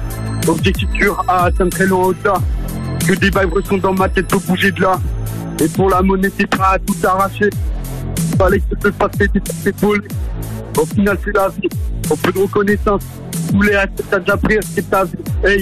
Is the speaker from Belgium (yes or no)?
no; Strasbourg, Grand Est, France; Je suis de Strasbourg, c'est ça.